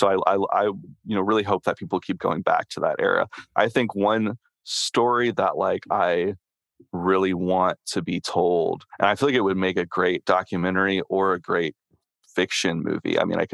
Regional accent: Tennessee, United States; I love Memphis wrestling. Mm-hmm. And I'm from Tennessee.

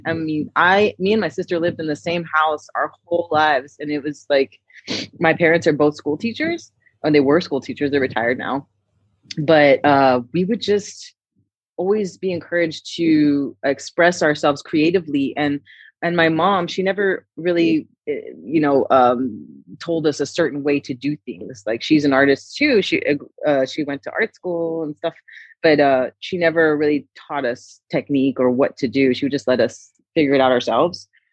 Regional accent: Brownsville, Texas, United States; moved away as an adult; now in Los Angeles, United States; growing up in Brownsville, Texas, I never thought that, you know, one day when I grow up, I can be a puppeteer, because it's just not a profession over there

